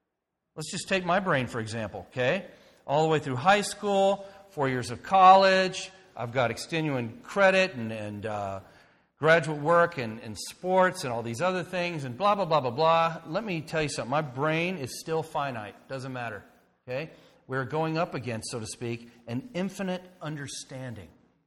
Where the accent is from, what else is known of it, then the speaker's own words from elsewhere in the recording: Florida, United States; Growing up in Florida, I even remember in my 30s going to Thanksgiving dinner.